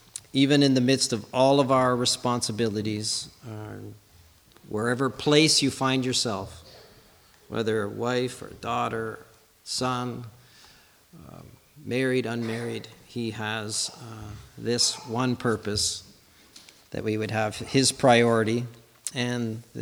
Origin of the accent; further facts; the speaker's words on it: Mississauga, Ontario, Canada; I grew up in Mississauga